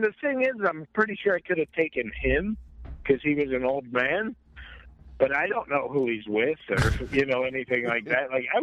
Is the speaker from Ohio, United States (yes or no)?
yes; Ohio, United States; I'm not from Afghanistan, I'm from Ohio